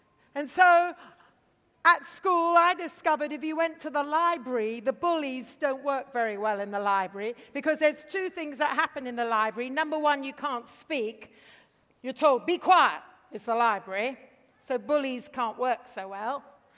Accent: India; I grew up in India, so I'm an Asian educated.

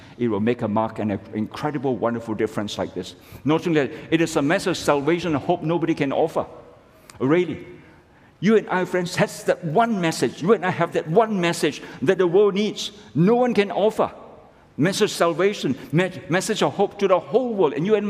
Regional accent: Malaysia; I'm a pastor from Malaysia.

